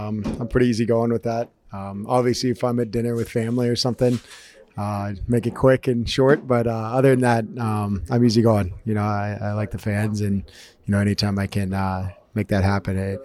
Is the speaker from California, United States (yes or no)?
no; St. Louis, Missouri, United States; Growing up in St. Louis